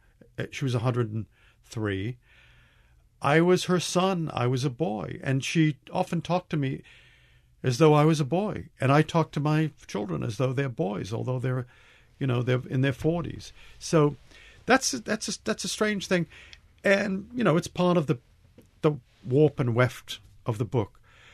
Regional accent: Medford, Massachusetts, United States; And I mean, I grew up in Medford, and we had an accent in Medford, which I think it's more or less the way I talk.

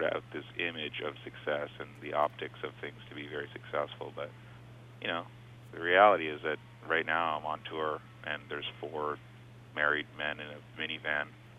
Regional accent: Canada; I'm lucky that I come from Canada and we have a lot of subsidies for the arts and things like

